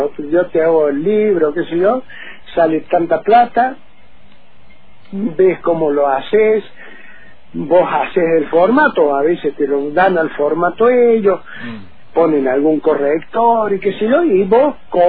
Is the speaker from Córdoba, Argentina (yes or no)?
yes; Córdoba, Argentina; accent: cordobesa; now in Patagonia, Argentina; no pierdo la tonada cordobesa